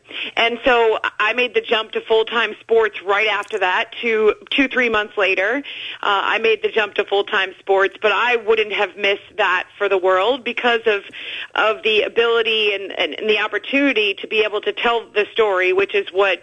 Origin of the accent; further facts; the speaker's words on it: Northeast, United States; And I grew up in the Northeast, and there was some college football